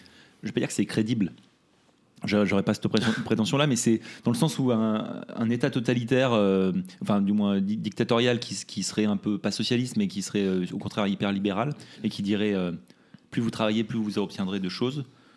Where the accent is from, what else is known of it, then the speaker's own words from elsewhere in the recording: Paris, Île-de-France, France; Moi, je suis parisien.